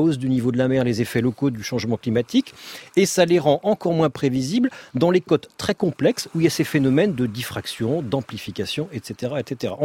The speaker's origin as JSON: {"language": "French", "region": "Hauts-de-France", "country": "France", "said": "Comme, je suis un ch'ti, alors."}